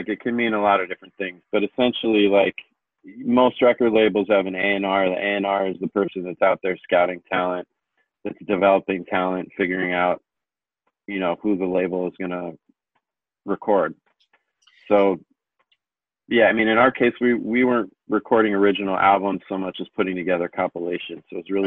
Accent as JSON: {"language": "English", "town": "Amherst", "region": "Massachusetts", "country": "United States", "tie": "born or raised there", "said": "I grew up in Amherst, Massachusetts, in Western Mass. Went to UMass, which is actually closer to where I grew up than my own high school. So, like, I was a real hometown kid."}